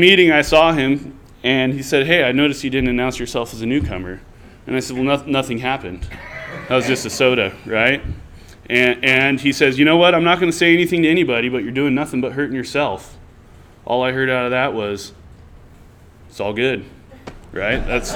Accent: California, United States; I grew up in Nevada County, so moving to Placerville

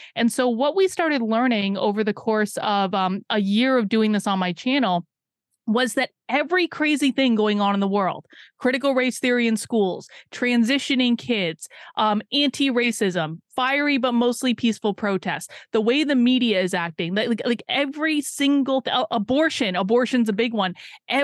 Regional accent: Vermont, United States; I grew up in Vermont.

